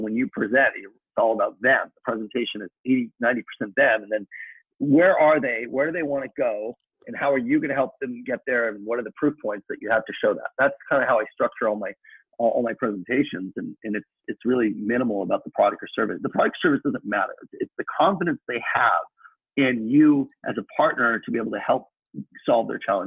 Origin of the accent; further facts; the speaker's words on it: Culver City, California, United States; he's from Santa Monica, I'm from Culver City.